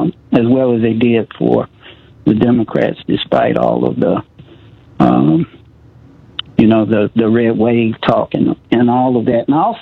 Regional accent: the South, United States; I'm from the South

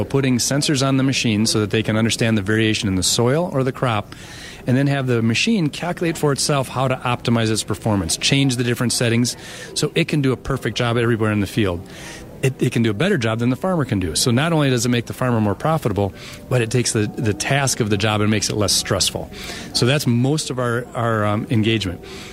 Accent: Marshfield, Wisconsin, United States; I grew up in Marshfield, Wisconsin, just outside, and went to Marshfield High School.

